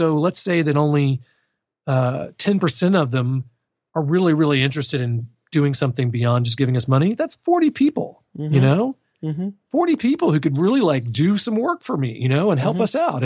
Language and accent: English; Houston, Texas, United States; I came across her because she's from Houston and I'm from Houston.